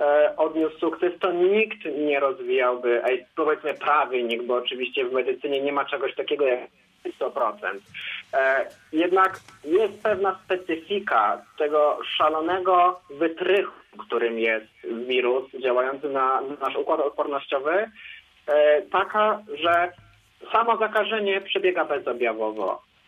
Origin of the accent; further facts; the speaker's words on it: Żagań, Lubusz Voivodeship, Poland; To jest tyle, ile mieszkańców ma moje rodzinne miasto, Żagań.